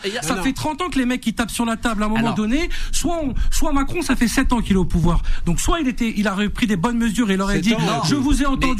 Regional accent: Hauts-de-France, France; j'ai des agriculteurs à côté de chez moi, je viens de l'Oise

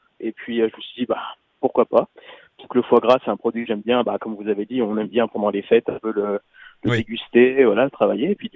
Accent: Beaune, Bourgogne-Franche-Comté, France; je vais ajouter ma région, vu que je suis originaire de Beaune à la base.

